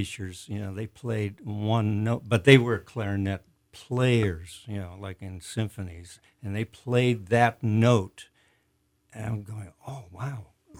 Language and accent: English; Netherlands; English is a second language; now in United States; I was born and raised in Holland